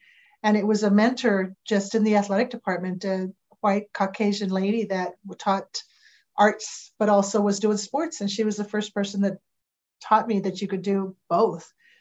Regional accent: San Antonio, Texas, United States; I'm a Tejana, born and raised in San Antonio, Texas. And within that, come from a family of, you know, six kids. Parents were migrant workers and sharecroppers.

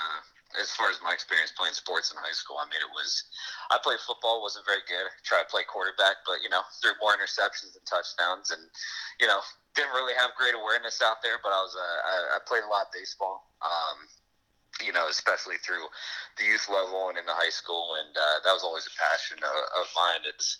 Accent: Portland, Oregon, United States; Yeah, Portland, Oregon here as well. Born and raised

